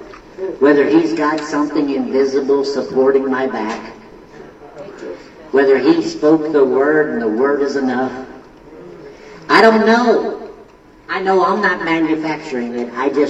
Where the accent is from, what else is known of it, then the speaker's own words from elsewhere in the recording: Pottstown, Pennsylvania, United States; born there; I was born in Pottstown, Pennsylvania.